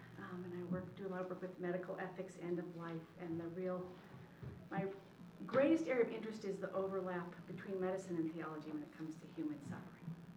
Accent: United States; a lot of observations about grief and lamenting our losses from being a physician and from sort of being an American, I think.

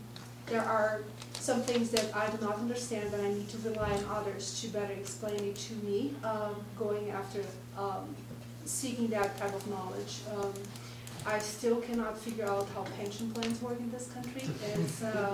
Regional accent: Brazil; now in United States; And I come from Brazil

